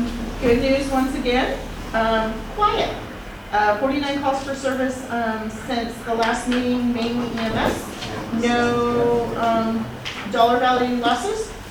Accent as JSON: {"language": "English", "region": "California", "country": "United States", "tie": "born or raised there", "said": "this is the time of year, growing up in California, that I refer to as earthquake season and weather"}